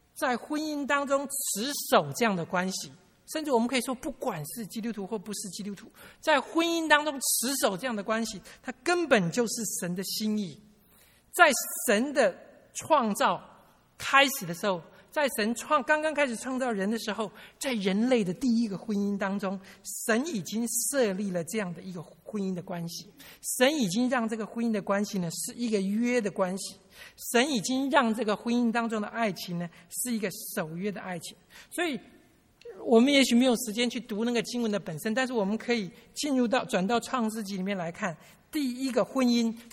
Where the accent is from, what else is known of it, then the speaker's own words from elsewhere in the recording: China; 可能这跟我们中国人传统的观念也是很像的啊。